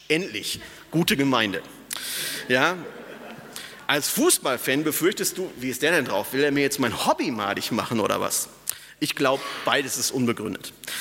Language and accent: German; North Rhine-Westphalia, Germany; Ich bin im Ruhrgebiet aufgewachsen, direkt neben Dortmund, habe in Essen Zivildienst gemacht, bin immer durch Bochum gefahren.